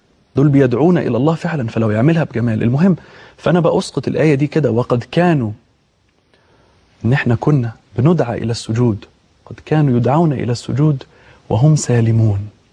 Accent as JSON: {"language": "Arabic", "country": "Egypt", "said": "عندنا في مصر"}